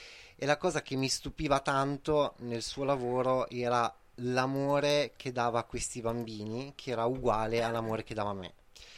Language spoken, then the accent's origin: Italian; Marche, Italy; now in Gallo, Italy; Sono di vicino Urbino, abito a 20 chilometri da Pesaro.